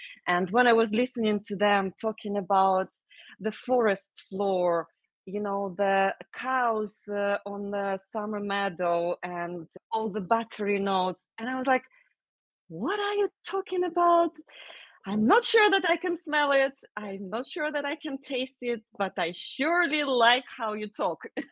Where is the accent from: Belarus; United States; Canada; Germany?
Belarus; now in United Kingdom; I'm really coming from not necessarily a wine country originally. I'm from Belarus. So when I was growing up, I was more into spirits and beer rather than wine. But coming to the UK more than 15 years ago